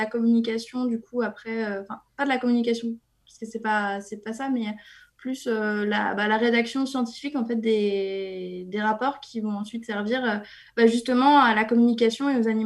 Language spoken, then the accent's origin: French; Dreux, Centre-Val de Loire, France; also born or lived in Rouen; je suis née de toute façon en Eure-et-Loire. J'habitais toute ma vie en Eure-et-Loire. Donc, je suis née à Dreux et je suis partie faire mes études à Rouen.